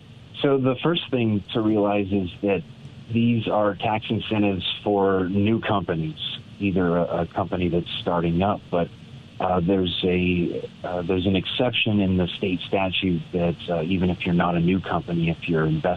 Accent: Niwot, Colorado, United States; I was raised in the Niwot area, so I'm familiar with that business park where Crocs has been thriving.

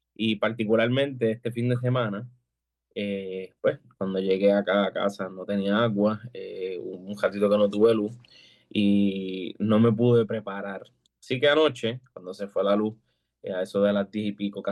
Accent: Lares, Puerto Rico; yo soy natural de Lares. Toda mi vida he vivido en Lares. Toda mi vida he asistido, ¿verdad?, a la Iglesia Cristiana de Ciudad del Rey.

